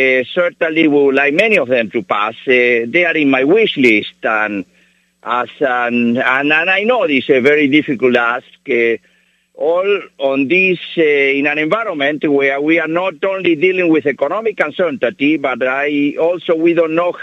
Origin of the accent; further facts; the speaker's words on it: Argentina; I was born and raised in Argentina